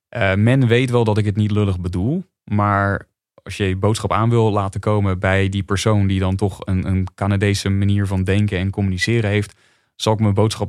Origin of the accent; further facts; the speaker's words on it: Netherlands; moved away; Ik ben gewend uit Nederland dat je eens per jaar een beoordelingsgesprek krijgt